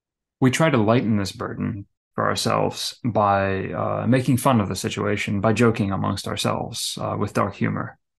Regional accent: Kashgar, Xinjiang, China; when I was filming a TV series near my hometown, Kashgar.

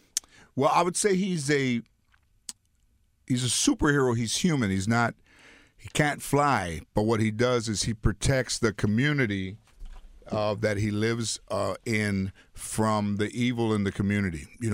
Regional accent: Mission Hills, California, United States; he grew up in San Fernando, I grew up in San Fernando Mission Hills, so rarely would you see a director and a guy, two guys come out of the same neighborhood

